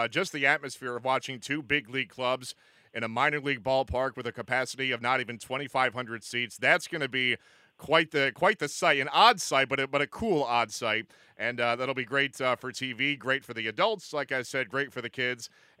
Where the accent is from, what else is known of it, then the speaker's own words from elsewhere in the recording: Binghamton, New York, United States; because it's 10 minutes from my hometown of Binghamton.